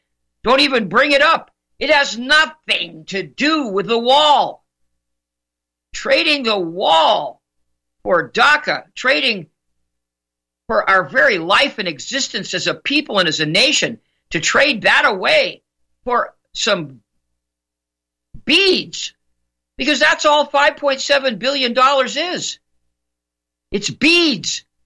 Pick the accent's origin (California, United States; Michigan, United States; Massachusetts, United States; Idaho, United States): California, United States; Los Angeles; After Bozo the Clown, who I grew up with out in Los Angeles.